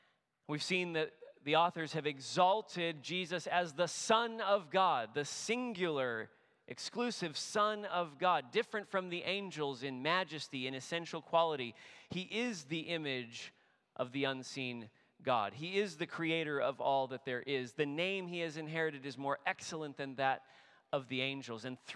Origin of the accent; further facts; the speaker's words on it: California, United States; born there; all 4 of my grandparents were born outside California. I was born in California, now we've all left.